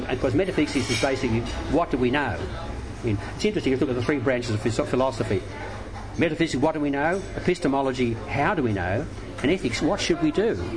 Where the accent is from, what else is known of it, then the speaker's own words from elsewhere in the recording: Australia; being an Australian, so we don't cease to be Australians.